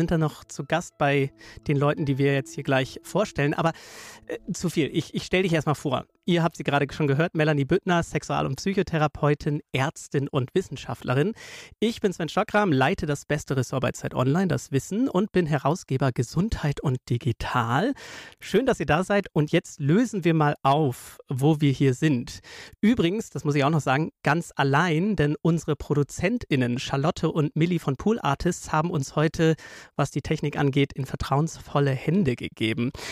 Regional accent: Northern Germany, Germany; Moin, sag ich da als Norddeutscher mal.

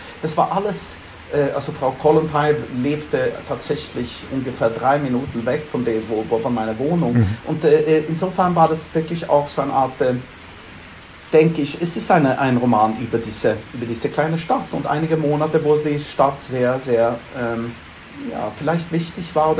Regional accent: Sweden; German is a second language; als Schwede in Deutschland, als wäre es sehr weit weg

